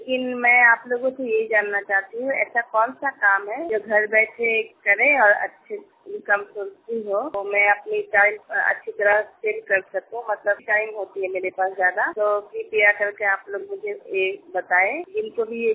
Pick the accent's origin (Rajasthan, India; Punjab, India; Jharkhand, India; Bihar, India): Punjab, India; मैं पंजाब की रहने वाली हूँ।